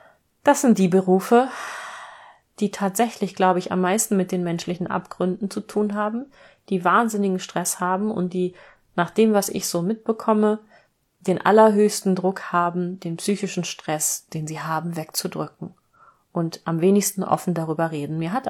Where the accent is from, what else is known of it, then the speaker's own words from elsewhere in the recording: Hanover, Lower Saxony, Germany; Und wenn man meine Heimatstadt Hannover googelt